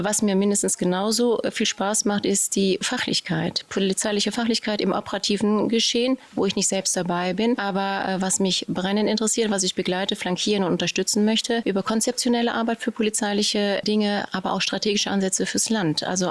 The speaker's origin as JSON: {"language": "German", "town": "Cologne", "region": "North Rhine-Westphalia", "country": "Germany", "said": "ich bin Kölnerin"}